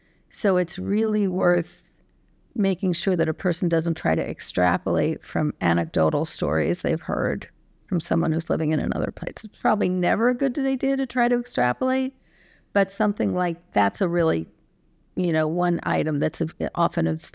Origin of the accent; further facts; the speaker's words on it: Midwest, United States; I also do some work in New Jersey, but I come from the Midwest.